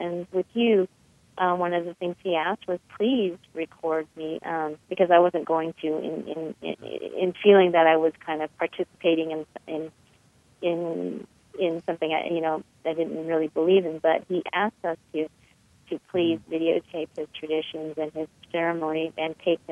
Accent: Vietnam; go to Vietnam, back to my home country.

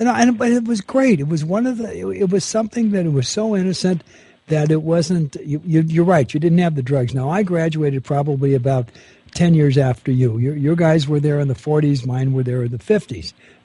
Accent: Bell, California, United States; Bell, Southgate, Huntington Park, that's the area that I grew up in.

